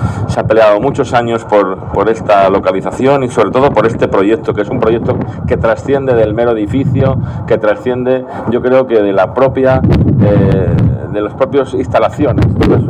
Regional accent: Andalusia, Spain; todo lo que somos andaluces

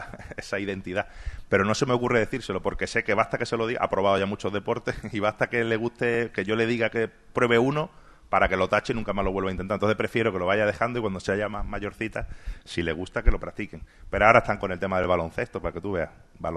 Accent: Spain; como deportista o como españoles

